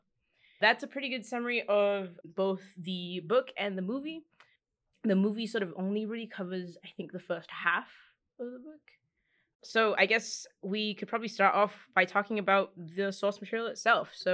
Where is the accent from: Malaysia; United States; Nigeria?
Malaysia; in my home country, in Malaysia.